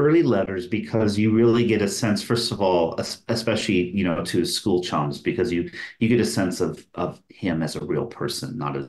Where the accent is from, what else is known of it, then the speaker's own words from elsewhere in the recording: Reno, Nevada, United States; I grew up in Reno, Nevada. On the one hand, for a small western town, it had an incredibly vibrant, still does, art scene, especially music scene.